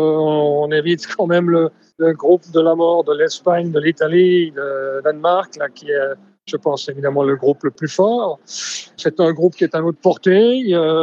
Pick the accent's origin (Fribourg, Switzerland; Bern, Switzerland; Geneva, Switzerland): Geneva, Switzerland; en tant que Genevois, je ne peux pas occulter la France